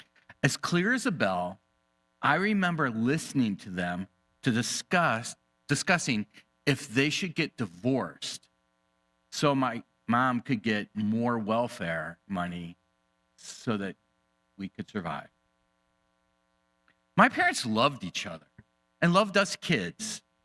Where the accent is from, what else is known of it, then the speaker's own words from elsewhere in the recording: Detroit, Michigan, United States; I grew up in Detroit during the 1960s and 70s, during the collapse of the automobile industry.